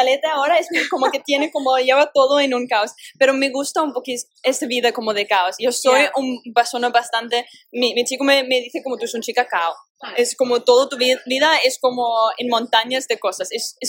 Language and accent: Spanish; Copenhagen, Capital Region of Denmark, Denmark; Y después a mi tierra en Copenhague.